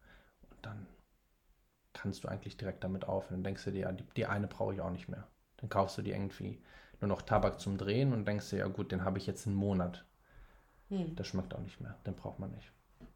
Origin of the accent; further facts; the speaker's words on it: Corfu, Ionian Islands, Greece; moved away as an adult; also born or lived in North Rhine-Westphalia; now in Hamburg, Germany; wie gesagt. Ich bin in Deutschland geboren, in Nordrhein-Westfalen, aber habe meine Kindheit in Griechenland verbracht, auf einer Insel namens Korfu. Von dort aus bin ich dann mit 20 nach Hamburg gegangen, also vor 3 Jahren, 3,5 Jahren.